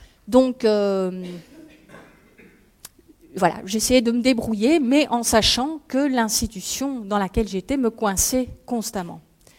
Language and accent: French; Liège, Wallonia, Belgium; Et je viens de Liège.